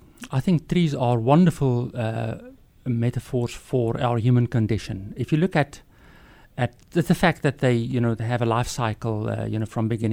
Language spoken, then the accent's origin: English; South Africa; moved away; I'm born and bred in South Africa. We moved here as a family in about 12 years ago.